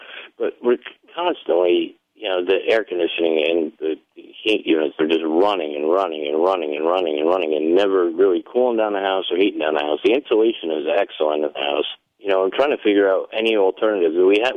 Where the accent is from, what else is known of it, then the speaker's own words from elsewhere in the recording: Vermont, United States; being from up north, I lived with wood-burning stoves and, you know, I grew up in Vermont